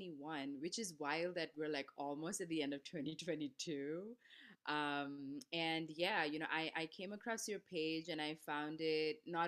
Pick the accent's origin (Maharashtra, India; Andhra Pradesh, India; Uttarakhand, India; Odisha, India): Maharashtra, India; Mumbai; I was raised on the West Coast. So I grew up in Mumbai, but culturally, I'm from the East Coast of India. So I'm Bengali.